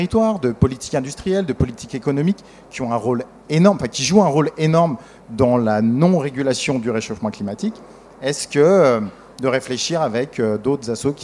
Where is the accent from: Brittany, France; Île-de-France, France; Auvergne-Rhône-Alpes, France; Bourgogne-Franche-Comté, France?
Auvergne-Rhône-Alpes, France; Bourg-en-Bresse; moi, je viens de Bourg-en-Bresse